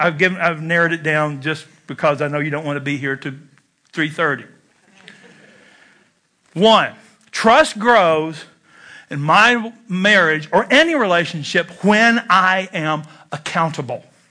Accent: Kentucky, United States; I'm from Kentucky where we had nothing. We had to roll our own cigarettes.

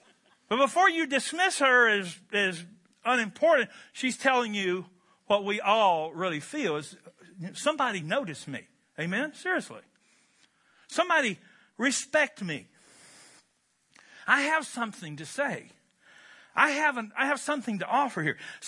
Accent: Wisconsin, United States; I'm a kid from Barron County.

